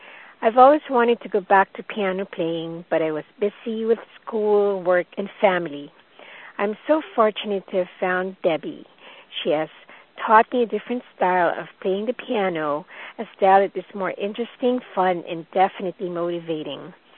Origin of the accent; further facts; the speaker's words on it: Lexington, Massachusetts, United States; from Lexington, Massachusetts.